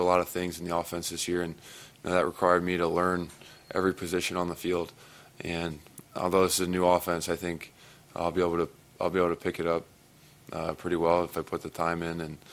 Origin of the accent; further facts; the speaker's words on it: Fort Wayne, Indiana, United States; Yes, I'm from Fort Wayne.